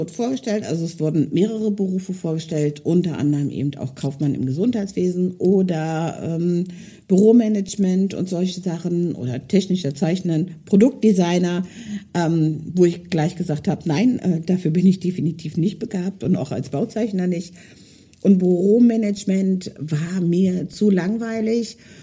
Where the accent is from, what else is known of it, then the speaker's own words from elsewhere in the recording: Hildesheim, Lower Saxony, Germany; moved away; Ursprünglich komme ich aus Hildesheim, bin aber vor 3 Jahren dort weggezogen und habe meine Wahlheimat hier oben gewählt, im Norden Deutschlands, weil ich mich schon immer irgendwie seegebunden gefühlt habe.